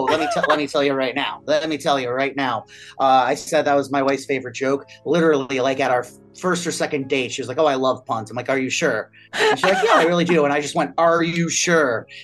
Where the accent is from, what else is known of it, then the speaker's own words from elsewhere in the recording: Midwest, United States; I'm from the Midwest. I live literally right between Chicago and Milwaukee, like right on the Wisconsin-Illinois border.